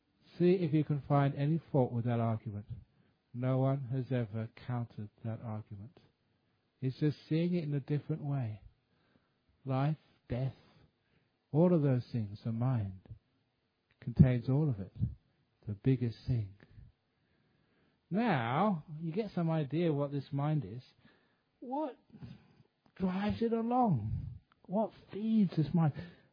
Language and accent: English; England, United Kingdom; my home country, like England